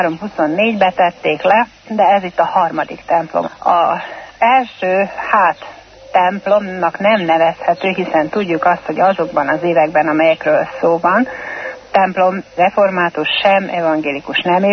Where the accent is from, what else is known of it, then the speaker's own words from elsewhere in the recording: Subotica, Vojvodina, Serbia; born there; Szabadkán születtem, és az odavaló evangélikus gyülekezetnek a tagja voltam.